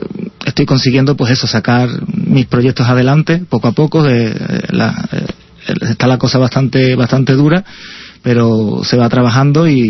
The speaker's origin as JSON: {"language": "Spanish", "town": "Seville", "region": "Andalusia", "country": "Spain", "tie": "born or raised there", "also_born_or_lived": "Madrid", "lives_now": "Leganés, Spain", "said": "yo nací en Madrid. Pero cuando me preguntan digo que soy sevillano, que es donde me he criado. Y ahora he vuelto, estoy de nuevo aquí en Madrid, en Leganés."}